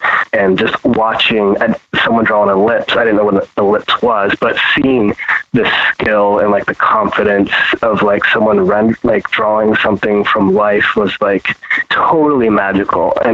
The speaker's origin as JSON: {"language": "English", "region": "Texas", "country": "United States", "tie": "born or raised there", "also_born_or_lived": "Pittsburgh, Pennsylvania", "said": "Yeah, I was born there, but I was raised in Texas. So like my time and my memories, they were like brief, but like impactful. So I was born there, and I mean, we moved when I was like 5 going on 6"}